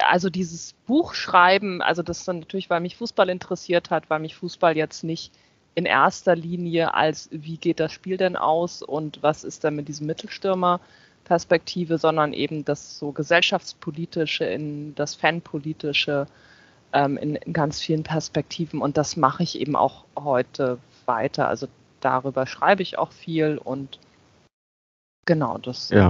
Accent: Flensburg, Schleswig-Holstein, Germany; now in Hamburg, Germany; Weil ich in Hamburg lebe. Ich komme aus Flensburg. Ich bin halt zum Studium nach Hamburg gezogen.

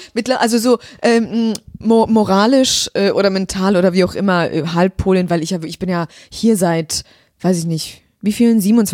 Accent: Germany; Deutschland ist natürlich ein wichtiges Thema für mich. Ich bin hier einfach groß geworden.

